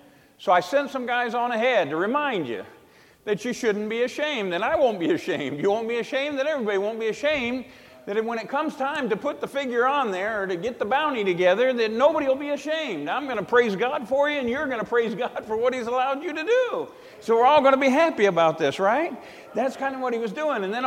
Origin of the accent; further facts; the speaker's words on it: Winston-Salem, North Carolina, United States; born there; I was born in Winston-Salem, North Carolina. I'm a Carolinian. Didn't live there. Then I became a Yankee, yeah. And then I transplanted to the South